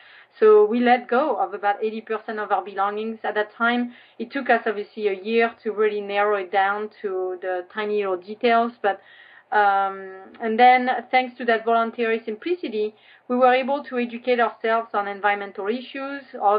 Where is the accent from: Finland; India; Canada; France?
France; moved away as an adult; now in United States; so I'm originally from France, and I met my husband, who's American. We lived in Europe for a while